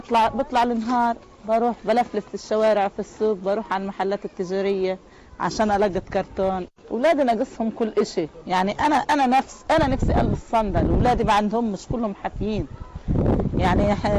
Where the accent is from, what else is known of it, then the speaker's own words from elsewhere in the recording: Gaza, Gaza Strip, Palestine; نزحنا من غزة جينا مشي وقعدنا في الشارع